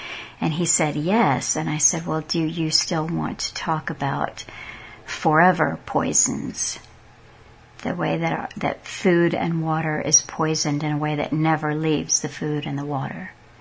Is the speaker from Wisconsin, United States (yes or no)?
no; Texas, United States; So now, country western has never really been my go-to music, even though I'm a Texan.